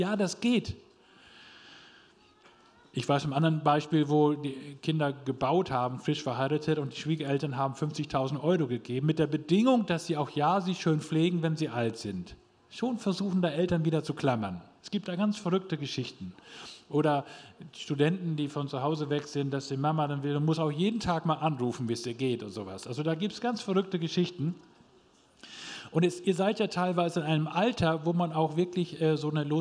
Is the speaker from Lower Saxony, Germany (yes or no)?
yes; Lower Saxony, Germany; Aber ich muss vorher sagen, wo ich herkomme. Von der Sprache her bin ich ganz weit weg von hier, Ostfriese.